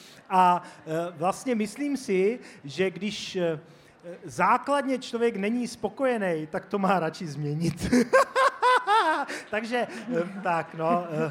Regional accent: Olomouc, Olomouc Region, Czechia; já sám jsem z Olomouce a baví mě ten kulturní kvas, který tady teď probíhá

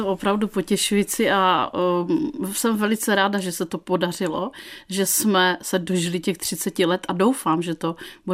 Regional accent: Dětmarovice, Moravian-Silesian Region, Czechia; A jelikož jsme byli z Dětmarovic, kde se muselo dojíždět

